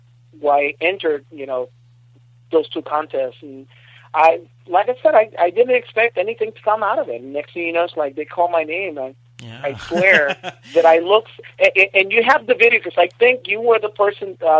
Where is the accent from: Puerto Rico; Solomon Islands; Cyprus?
Puerto Rico; See, growing up in Puerto Rico, I know about the devastation of hurricanes